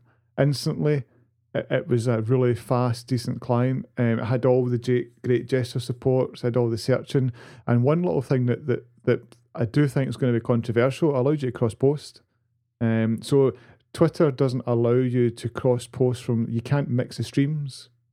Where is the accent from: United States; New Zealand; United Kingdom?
United Kingdom; Glasgow, Scotland; I'm a Glaswegian. I can't deny it.